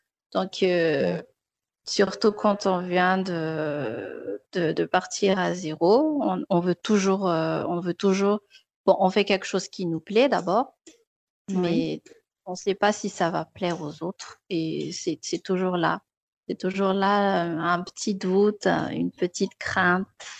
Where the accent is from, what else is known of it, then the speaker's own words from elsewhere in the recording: Madagascar; Une identité que moi, je viens de Madagascar, j'habite à Diego, je vois des couleurs, je vis des choses à travers tout ça.